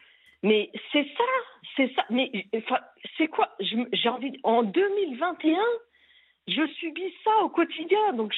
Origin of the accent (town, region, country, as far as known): Paris, Île-de-France, France